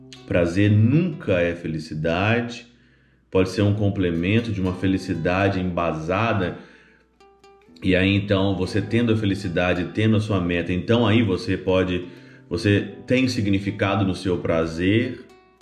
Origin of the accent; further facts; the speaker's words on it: Ouro Branco, Minas Gerais, Brazil; Na minha cidade natal, em Ouro Branco